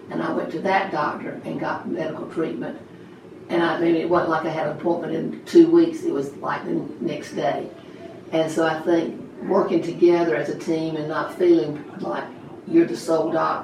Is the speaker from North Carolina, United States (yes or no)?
yes; Wilson, North Carolina, United States; I grew up in Wilson, the city of Wilson.